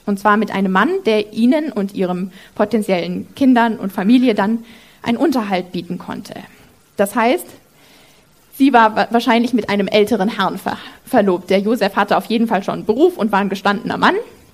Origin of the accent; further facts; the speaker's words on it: Freinsheim, Rhineland-Palatinate, Germany; wo ich herkomme, dann sage ich, aus der Pfalz, so die Gegend, so in der Nähe von Mannheim. Und dann, wenn sie nachfragen, dann sage ich Freinsheim.